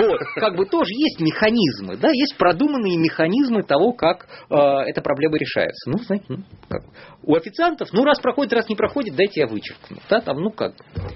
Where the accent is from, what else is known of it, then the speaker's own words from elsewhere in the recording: Saint Petersburg, Russia; Я петербуржец.